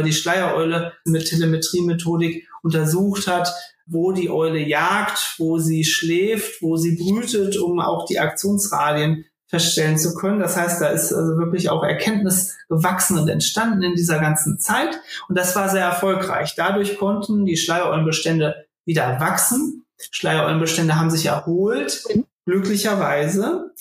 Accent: Lower Saxony, Germany; Und das gilt auch für meine Heimatregion, das Weserbergland

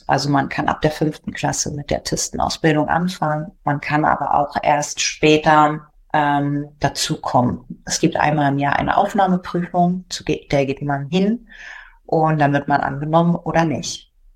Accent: Berlin, Germany; ich komme aus Berlin und habe 2006 an der Berliner Artistenschule absolviert

